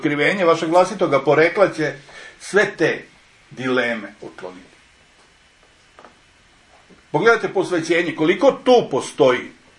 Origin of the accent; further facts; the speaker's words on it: United States; Ja sam Amerikanac. Ja sam rođen u Americi.